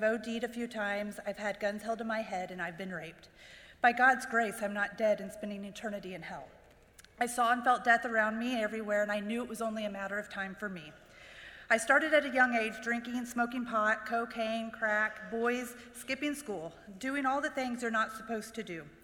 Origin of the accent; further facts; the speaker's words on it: Jefferson City, Missouri, United States; I was raised here in Jeff City.